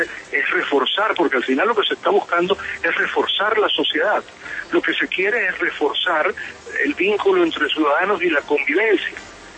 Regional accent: Venezuela; esa es una lección realmente triste para nosotros como venezolanos, porque la hemos padecido

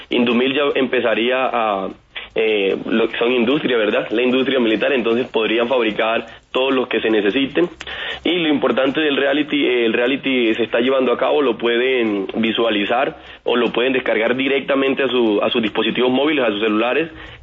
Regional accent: Caucasia, Antioquia, Colombia; accent: costeño/antioqueño; now in Apartadó, Colombia; Sí, tengo, digamos, está revuelto mi acento. Yo soy de Caucasia, Antioquia, solamente que Caucasia está muy cercano a la costa, entonces tengo un poquito de acento como costeño y también un poquito como de antioqueño, ¿verdad? Pero vivo hace 20 años en apartado Antioquia

